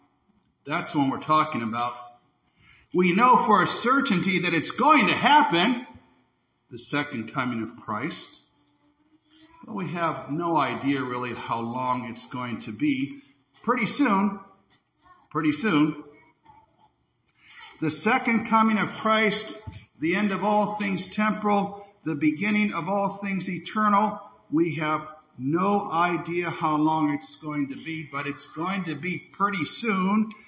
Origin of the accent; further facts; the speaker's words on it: Milan, Illinois, United States; how I know I'm at the Hy-Vee in Milan, my hometown